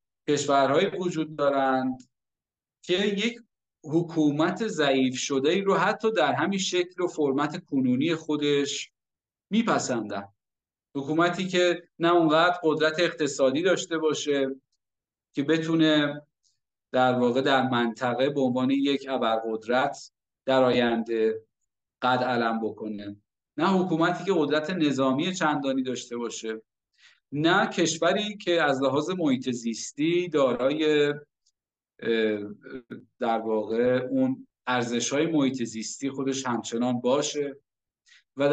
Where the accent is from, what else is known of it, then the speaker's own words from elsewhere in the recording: Iran; من با این قضیه به عنوان یک ایرانی و به عنوان یک کارشناس رسانه، به عنوان یک روزنامه‌نگار تحقیقی هم مخالفم و هم منتقد.